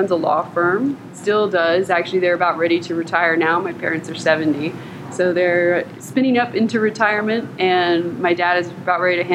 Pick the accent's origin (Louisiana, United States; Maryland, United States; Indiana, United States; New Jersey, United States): Indiana, United States; So I'm adopted. I grew up in Indiana, and my mom was a school teacher